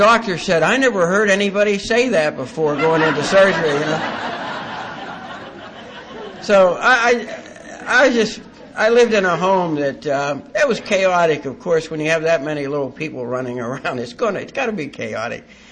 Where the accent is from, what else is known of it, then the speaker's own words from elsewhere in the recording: Ireland; I'm the eldest son and the second child in a family of 11 children. I'm Irish.